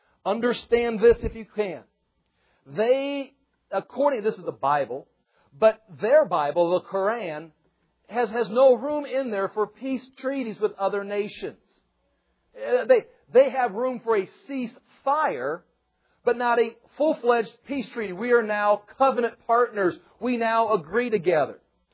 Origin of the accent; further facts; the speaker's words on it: Iowa, United States; No, I'm from Iowa. I don't even understand Nebraska.